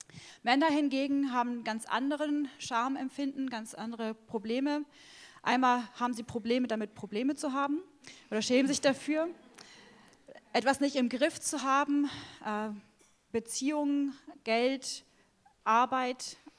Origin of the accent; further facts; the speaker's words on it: Germany; Es gibt Bereiche für, als Deutsche, für die ich mich vielleicht schäme, für meine Nation.